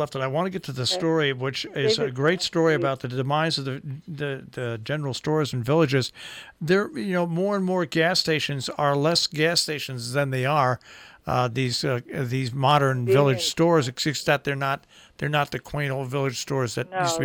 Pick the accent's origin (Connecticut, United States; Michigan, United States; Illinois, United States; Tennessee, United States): Connecticut, United States; Sharon; You know, when I grew up in Sharon, there was the Middlebrook store in West Cornwall.